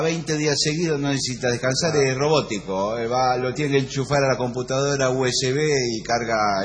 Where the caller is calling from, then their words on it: San Nicolás, Buenos Aires Province, Argentina; de San Nicolás.